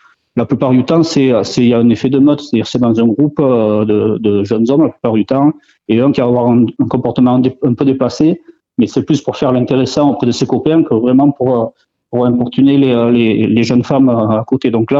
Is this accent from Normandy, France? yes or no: no; Parentis-en-Born, Nouvelle-Aquitaine, France; fin août, avec les fêtes de Parentis, puisqu'on est de Parentis